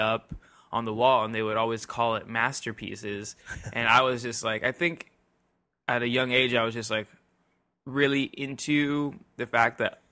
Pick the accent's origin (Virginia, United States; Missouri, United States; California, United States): California, United States; Anaheim; now in San Francisco, United States; I came up here for the art culture, and because growing up in Anaheim, being like into art.